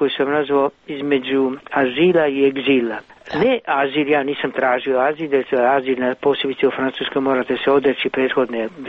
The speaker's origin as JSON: {"language": "Bosnian", "town": "Mostar", "region": "Herzegovina-Neretva Canton", "country": "Bosnia & Herzegovina", "tie": "born or raised there", "said": "u Mostaru, kad je rušen stari most u mom rodnom gradu."}